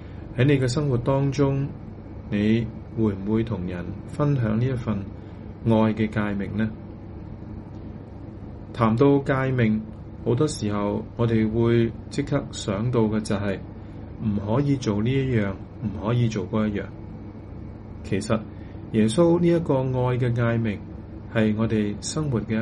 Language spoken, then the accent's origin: Chinese; Guangdong, China; 因为我们广东人说重要的事情讲三次